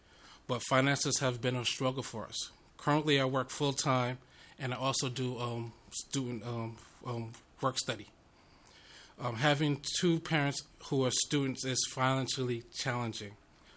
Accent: New York, United States; I was born and raised in New York.

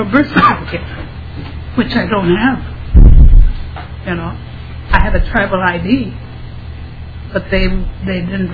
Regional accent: Nebraska, United States; born there; I was born at home. It was never recorded. And I got in touch with people in Lincoln, Nebraska. I was born in Nebraska.

